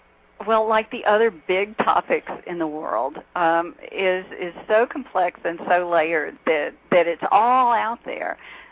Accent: Mississippi, United States; But I can tell you, I grew up in Mississippi, and a place that has an incredible food gestalt

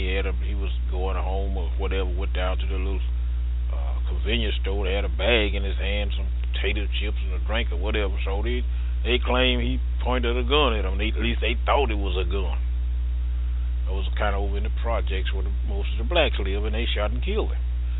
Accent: United States; I'm an American. I wave the flag and I'm white.

